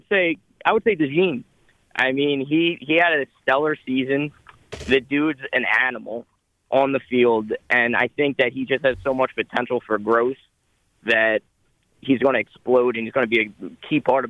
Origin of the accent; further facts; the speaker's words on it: Philadelphia, Pennsylvania, United States; I'm from, born and raised in South Philly.